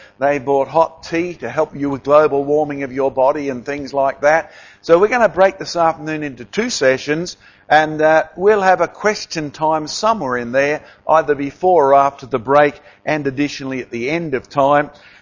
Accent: Australia; I'll be honest, as an Australian, I was tempted to call the night off

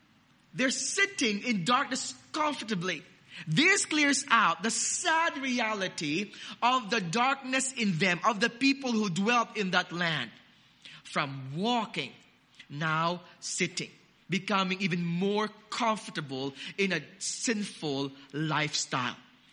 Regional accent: La Paz, Philippines; You know, our house in La Paz, in my hometown in the Philippines, was full of termites.

